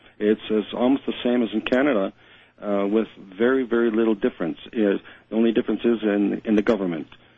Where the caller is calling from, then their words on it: Morelia, Michoacán, Mexico; I'm calling from Morelia, Mexico.